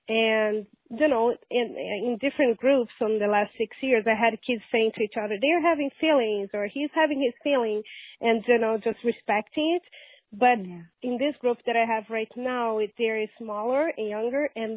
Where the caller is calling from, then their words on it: California, United States; Yes, I'm from California.